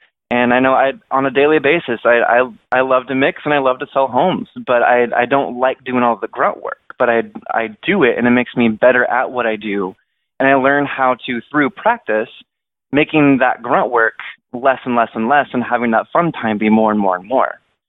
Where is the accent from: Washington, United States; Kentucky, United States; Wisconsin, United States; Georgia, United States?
Washington, United States; Kent; I was born and raised in Kent. My dad grew up in Parkland. My mom grew up in Seattle.